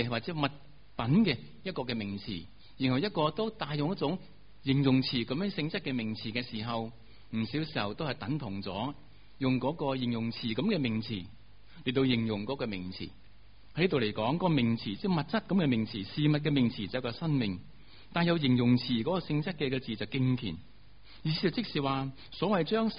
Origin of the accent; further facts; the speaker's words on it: Hong Kong; 我们香港人都是很殷勤很努力的一班的人，